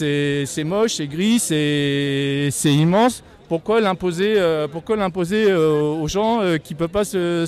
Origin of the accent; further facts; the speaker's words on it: Hauts-de-France, France; Je suis plutôt des Hauts-de-France.